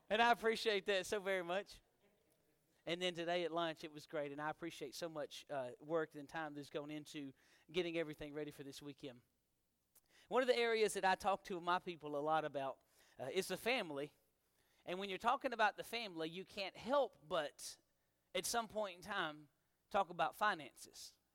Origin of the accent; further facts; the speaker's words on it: United States; That's just honest. I'm an American.